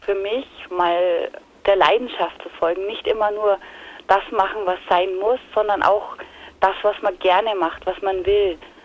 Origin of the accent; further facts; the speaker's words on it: Fleckl, Bavaria, Germany; Ich komme aus Fleckl und bin immer wieder gern daheim. 1990 bin ich umgezogen nach Oberbayern, in die Nähe der Berge, ja, aber meine Verbindung zu Fleckl mit der Familie und den Freunden besteht immer noch.